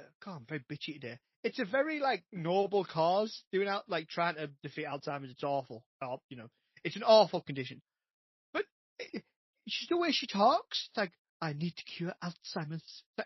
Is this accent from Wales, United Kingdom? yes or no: yes; Wales, United Kingdom; I'm from, like, North Yorkshire, which is a big, massive area. I don't sound anything like that because I'm from Wales